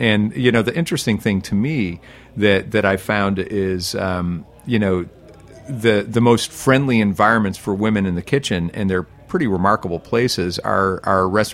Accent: Chicago, Illinois, United States; also born or lived in New York; I was raised in kitchens in Chicago, and then in New York.

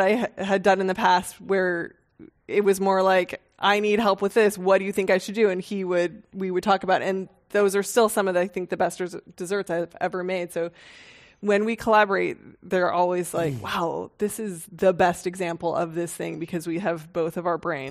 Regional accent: Los Gatos, California, United States; It not as much as it used to, but like growing up in Los Gatos, sort of the hippie mom, we weren't allowed to eat sugar.

